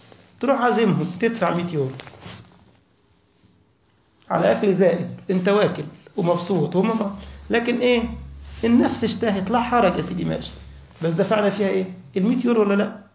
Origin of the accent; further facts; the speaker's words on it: Egypt; الألف جنيه عندنا في مصر، يعني نتكلم عنه في مصر